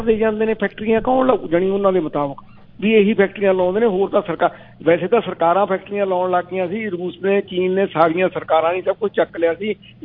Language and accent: Punjabi; Punjab, India; now in Canada; ਮੇਰੇ ਪਿੰਡ ਦੇ 90% ਲੋਕਾਂ ਕੋਲੇ ਤਾਂ ਮੇਰੇ ਸ਼ਹਿਰ ਨੇੜਲਾ ਢਲਾਡਾ, ਉੱਥੇ ਤੱਕ ਜਾਣ ਦੀ ਟਿਕਟ ਖਰੀਦਣ ਜੋਗੇ ਪੈਸੇ ਨੀ, ਕੈਨੇਡਾ ਦੀ ਟਿਕਟ ਉਹਨਾਂ ਨੇ ਕਿੱਥੋਂ ਲੈਣੀ